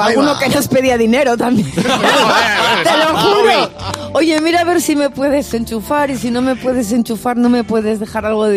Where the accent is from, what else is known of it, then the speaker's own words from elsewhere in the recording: Asturias, Spain; moved away as an adult; después de dejar Asturias, mi tierra natal, con 18 años